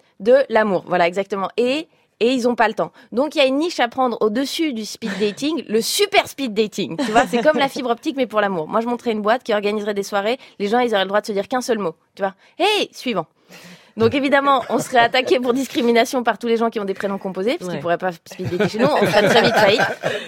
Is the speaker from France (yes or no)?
no; Switzerland; Ouais, je suis suisse.